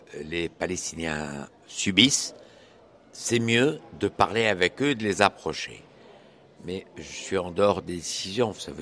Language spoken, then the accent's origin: French; Tunisia; first language Arabic; French is a second language; Je suis tunisien.